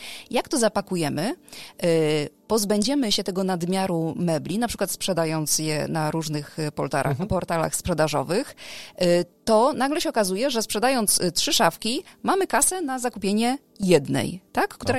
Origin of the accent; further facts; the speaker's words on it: Greater Poland Voivodeship, Poland; Nie, ja jestem w ogóle z Wielkopolski